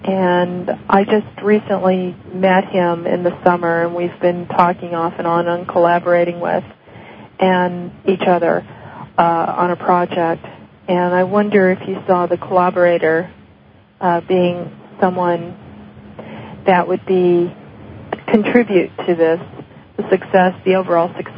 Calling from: Phoenix, Arizona, United States; from Phoenix, Arizona.

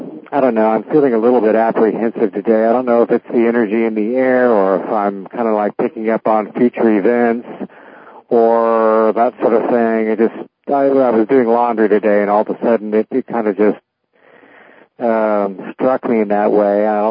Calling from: Daytona Beach, Florida, United States; I'm calling from Daytona Beach, Florida.

